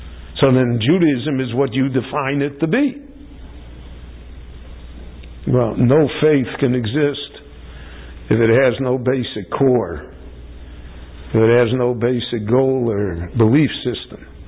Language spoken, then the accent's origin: English; Chicago, Illinois, United States; I grew up in Chicago, he grew up in Milwaukee.